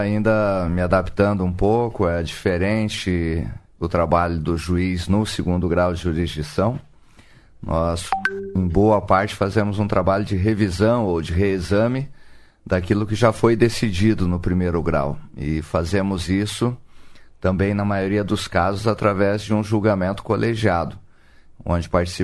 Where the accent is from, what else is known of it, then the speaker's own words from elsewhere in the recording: Umuarama, Paraná, Brazil; born there; also born or lived in Alto Piquiri; Sou paranaense de Umuarama. Como se diz, fui para Umuarama só para nascer, porque lá tinha hospital, né? Os meus pais, na época, moravam num pequeno distrito de Alto Piquiri chamado Paulistânia, mas é a terra da minha origem, da qual eu me orgulho muito